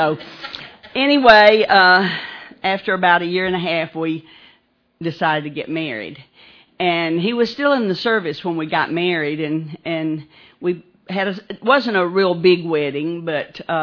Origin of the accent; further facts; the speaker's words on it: Kennesaw, Georgia, United States; I grew up in Kennesaw, Georgia, and I have to say, Helen grew up in Kennesaw, and we both went to the same grammar school, so it's good to see her.